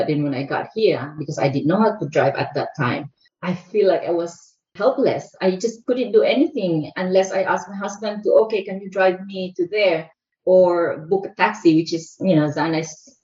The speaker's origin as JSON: {"language": "English", "country": "Philippines", "said": "So in that sense, yes, I am a Filipino."}